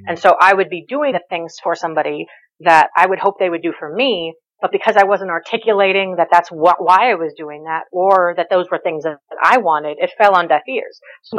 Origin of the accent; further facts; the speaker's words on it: New Jersey, United States; I'm from New Jersey, so generally that's kind of how New Jersey people function, is that very abrasive sort of personality.